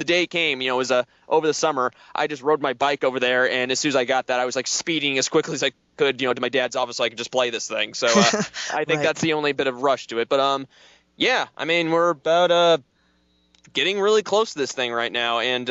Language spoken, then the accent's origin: English; Missouri, United States; I was like, went down to my home state, Missouri, and none, not even in the St. Louis area, Columbia, or even Kansas City, or even Springfield